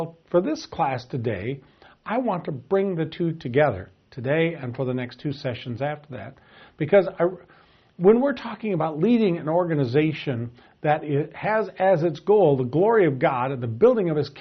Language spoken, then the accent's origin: English; the West, United States; I grew up in the Western United States.